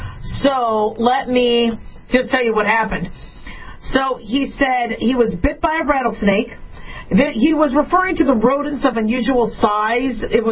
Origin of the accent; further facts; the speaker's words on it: Arizona, United States; And I grew up in Arizona, so there were snakes all over the place.